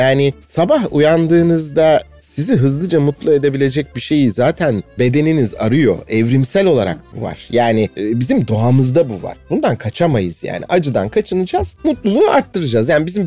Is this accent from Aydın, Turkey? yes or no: no; Turhal, Tokat, Turkey; also born or lived in Karşıyaka, İzmir / Ankara; 75 yılında dünyaya geldim. Tokat'ın Turhal ilçesinde. Sonra da İzmir Karşıyaka'ya taşındık. 35,5 olarak bilinir plakası. Tabii İç Anadolu'da doğup büyümüş bir çocuk olarak batıya gidince hayatım tabii ki değişti. Ama orada da kalmadım. Ankara'ya gittim.